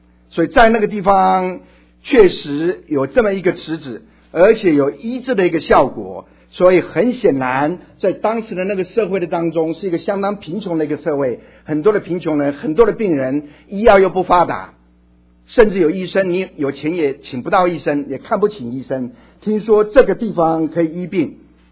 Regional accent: Beitou, Taipei, Taiwan; 我们家乡那个地方有一个很出名的叫做地狱谷，是在台湾北部一个小城叫做北投镇，最出名的就是温泉

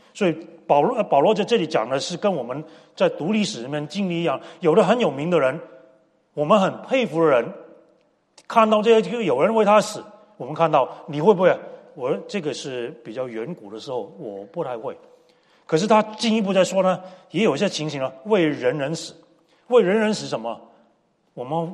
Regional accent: Hong Kong; moved away as an adult; also born or lived in Taiwan; 我从小在基督教的学校长大，我在香港长大，小学一年级到高中毕业都在香港读，读完就去台湾读大学。

